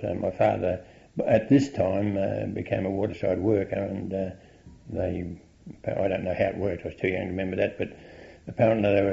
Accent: Fremantle, Western Australia, Australia; We always lived in the Fremantle area. I went to school at East Fremantle School, primary.

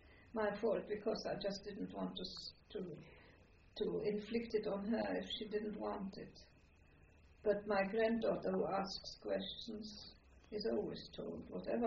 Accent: Czechia; moved away; I don't feel at home in Czechoslovakia. I mean, I went back to my hometown, which is of a grey colour

